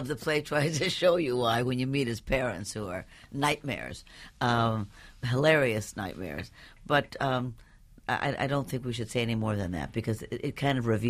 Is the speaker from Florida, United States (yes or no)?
no; Los Angeles, California, United States; now in New York, United States; Well, I grew up in Los Angeles and did all my early career there.